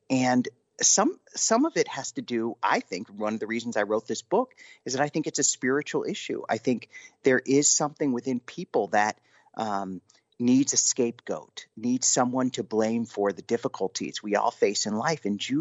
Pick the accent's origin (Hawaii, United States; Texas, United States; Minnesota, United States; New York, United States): Texas, United States; Houston; also born or lived in Milwaukee; I mean, I grew up in Houston, Texas, and then Milwaukee, Wisconsin.